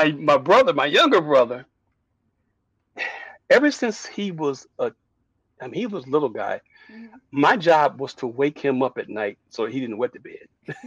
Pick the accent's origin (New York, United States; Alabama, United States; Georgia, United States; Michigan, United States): Michigan, United States; Detroit; so growing up in Detroit was good.